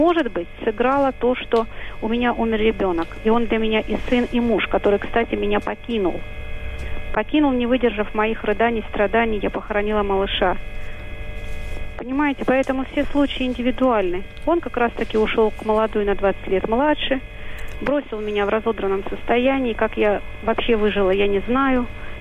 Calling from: Moscow, Russia; я из Москвы звоню.

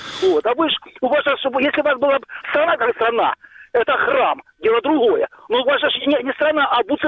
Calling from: Bryanka, Luhansk Oblast, Ukraine; Это Брянка, Брянка

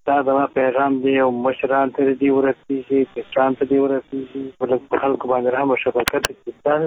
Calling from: Helmand, Afghanistan; زه د هلمند ولایت اوسېدونکی یم.

